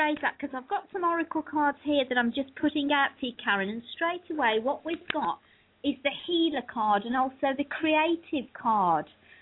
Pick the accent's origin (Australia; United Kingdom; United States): United Kingdom; Birmingham, West Midlands; I am living in what we call the Black Country at the moment, but I always go back to my roots and say I'm from Birmingham, and I think the Birmingham accent and the Black Country accent are very different.